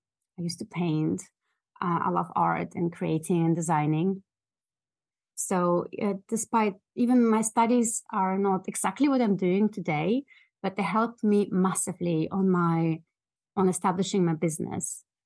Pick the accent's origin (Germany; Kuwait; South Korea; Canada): Germany; moved away as an adult; also born or lived in Russia; now in United Kingdom; I'm not British. I was born in Russia. And then my parents moved with me as a small child to Germany, where I grew up, went to uni, to school, etc. And after university, I made the big jump and came to the UK.